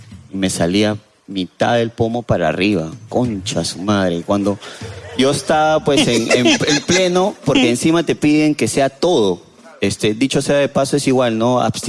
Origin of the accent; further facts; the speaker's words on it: Sullana, Piura, Peru; now in Huancayo, Peru; Yo soy de Sullana, ella es de Trujillo, pero actualmente, bueno, radicamos en Huancayo